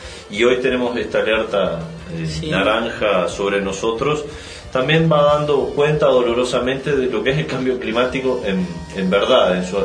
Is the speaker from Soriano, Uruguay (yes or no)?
no; Canelones, Uruguay; En mi zona, en mi tierra, en Canelones